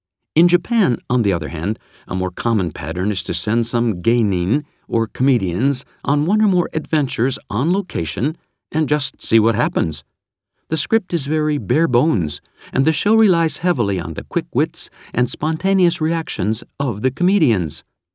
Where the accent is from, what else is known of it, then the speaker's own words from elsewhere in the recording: Canada; Being Canadian, I was quite confident that I could withstand the cold.